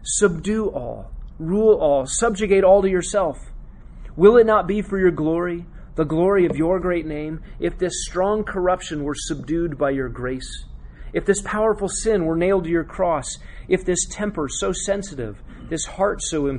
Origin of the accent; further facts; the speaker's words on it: Texas, United States; born there; We don't assume that because I was born in Texas, I'm a Christian.